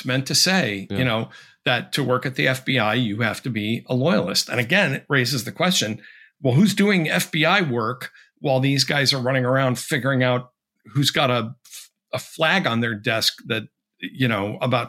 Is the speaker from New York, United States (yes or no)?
no; Massachusetts, United States; being an American like of Greek and Irish descent, but I was born in Lebanese. Massachusetts, I grew up here, you know.